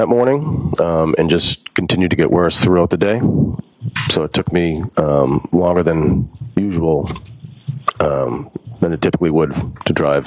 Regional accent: Braintree, Massachusetts, United States; So we grew up in Braintree.

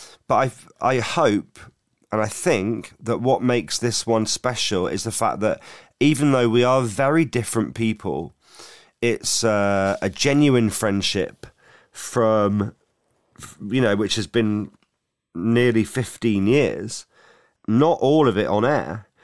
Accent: Southampton, South East England, United Kingdom; because I'm from Southampton.

